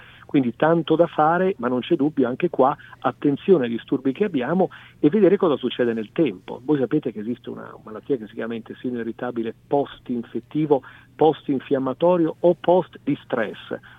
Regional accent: Bologna, Emilia-Romagna, Italy; sono un bolognese, vengo dall'Emilia Romagna

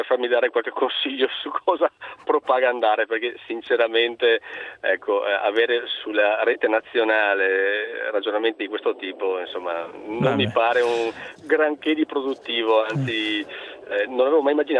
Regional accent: Veneto, Italy; noi come Veneti versiamo 120 milioni all'anno di canone

